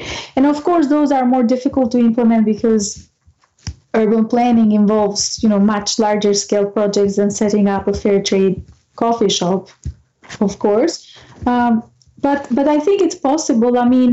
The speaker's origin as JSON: {"language": "English", "country": "Albania", "said": "I'm from Albania originally, and imposed collectivist solutions existed all around Eastern Europe when I was a child"}